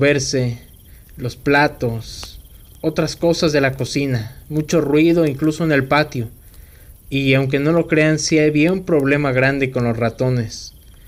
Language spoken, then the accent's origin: Spanish; Venezuela; now in Ibagué, Colombia; Yo soy venezolano, sin embargo, emigré por la situación de mi país y ahora vivo en Colombia en el departamento de Tolima, Ibagué.